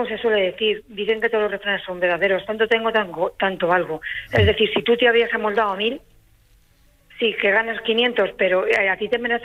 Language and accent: Spanish; Madrid, Community of Madrid, Spain; yo soy de aquí de Madrid y Madrid.